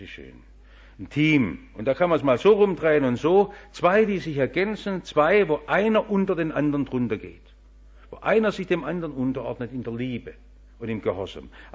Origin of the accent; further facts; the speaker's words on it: Baden-Württemberg, Germany; Das ist mir noch als Schwabe hängen geblieben.